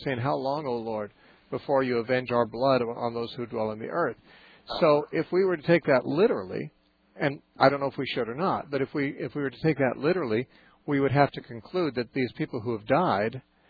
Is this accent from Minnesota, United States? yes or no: no; Santa Cruz, California, United States; Let's talk to Tom, who's calling from my hometown, Santa Cruz, California.